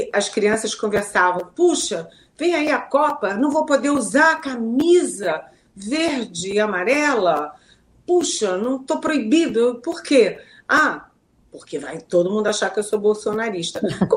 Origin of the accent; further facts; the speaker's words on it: Rio de Janeiro, Brazil; eu sou carioca